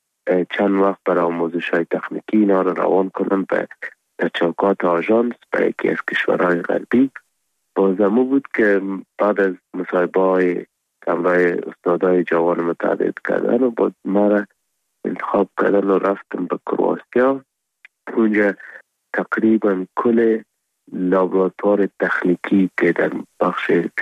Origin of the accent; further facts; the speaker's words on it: Afghanistan; first language Pashto; Persian is a second language; زبان مادری ما پشتو است. به دری مکتب خوندیم، عربی را مدرسه خوندیم، انگلیسی را بخاطر سکالاشپا باید میخوندیم